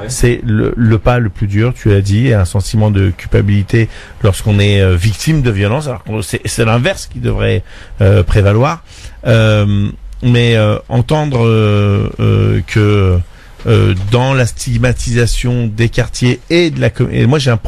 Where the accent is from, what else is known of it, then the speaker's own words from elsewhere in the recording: France; on n'est plus maghrébin, nous on est français.